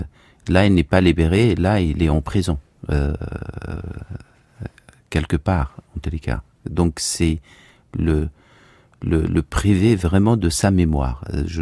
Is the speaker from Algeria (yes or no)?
yes; Algeria; une part des traumas et surtout de ma petite et mon enfance aussi en Algérie